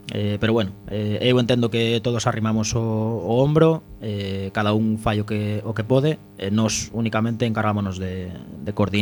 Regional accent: La Rioja, Spain; Galician is a second language; Bueno, eu estou moi contento, pese a ser o único riojano. Perdoádeme o meu galego, xa sabedes que non é o meu idioma natal

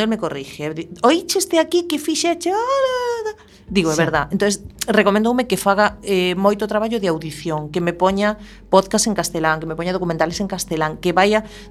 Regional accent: Galicia, Spain; accent: Galician; Tamén son moi galego falante, non 100%, pero...

